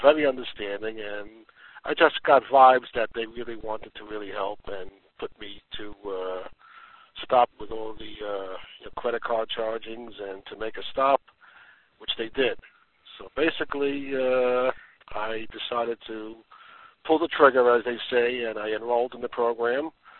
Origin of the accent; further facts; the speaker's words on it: New York, United States; I am from New York, and I had a major debt problem about 5, 6 years ago